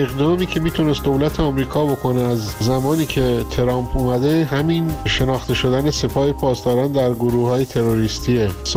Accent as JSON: {"language": "Persian", "region": "North", "country": "Iran", "said": "خودم شمالیم."}